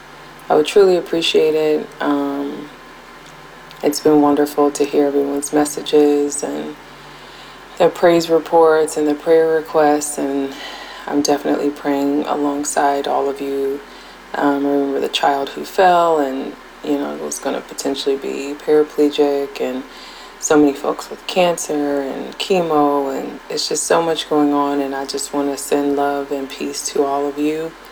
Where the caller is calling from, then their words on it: Ohio, United States; I am calling from Ohio.